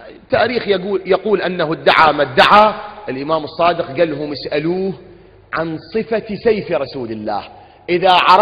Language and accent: Arabic; Iraq; accent: Iraqi; بلهجتنا العراقية